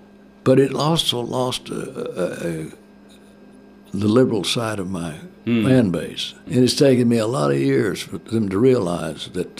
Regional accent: California, United States; born there; I was born in California

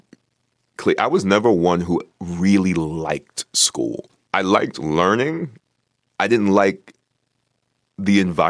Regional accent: New York, United States; We grew up together in New York

